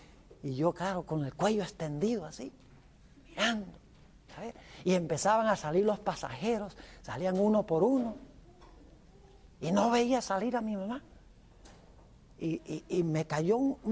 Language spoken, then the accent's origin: Spanish; Venezuela; now in United States; En Venezuela jugaban era béisbol, y yo me crié fue en Venezuela